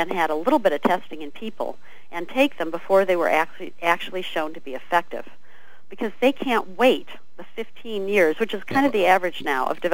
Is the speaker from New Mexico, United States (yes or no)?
no; Michigan, United States; I grew up in Michigan and I have sisters who are working for doctor's offices and things up there